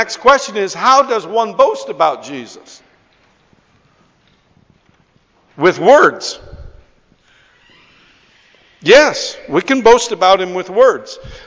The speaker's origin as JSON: {"language": "English", "region": "Arizona", "country": "United States", "lives_now": "Ireland", "said": "I come from Western United States, you know, cowboy country in Arizona"}